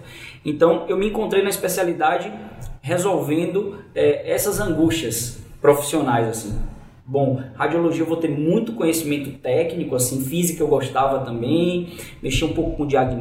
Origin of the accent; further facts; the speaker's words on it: Salvador, Bahia, Brazil; moved away as an adult; now in São Paulo, Brazil; Vim aqui para São Paulo, fiz residência na USP, lá no HC, foi uma experiência incrível, assim, do ponto de vista pessoal e profissional, assim, saí de Salvador, fiz Federal da Bahia